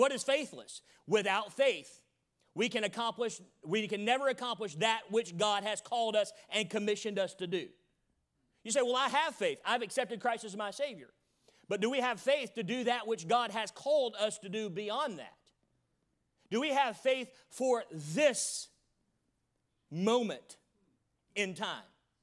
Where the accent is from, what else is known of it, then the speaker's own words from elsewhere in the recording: the South, United States; I told you I was from the South.